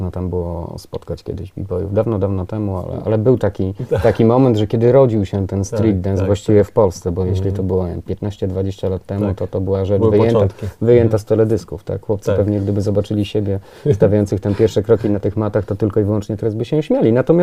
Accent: Olsztyn, Warmian-Masurian Voivodeship, Poland; Jestem z Olsztyna, przyjeżdżam ze swoim crew potańczyć w Zielonej Górze.

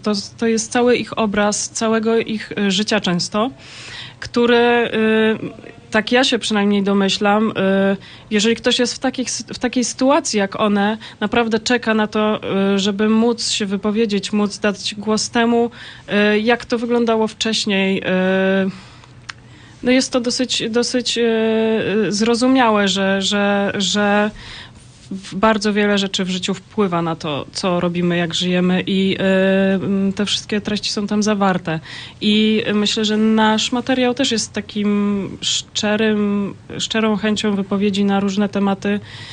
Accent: Warsaw, Masovian Voivodeship, Poland; Nie, jesteśmy z Warszawy.

